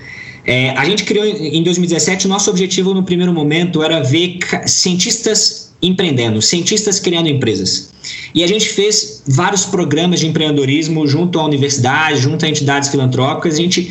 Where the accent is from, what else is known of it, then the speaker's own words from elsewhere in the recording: Timóteo, Minas Gerais, Brazil; eu sou natural de Timóteo, que é uma cidade industrial no interior de Minas, e eu fui fazer direito na Universidade Federal de Juiz de Fora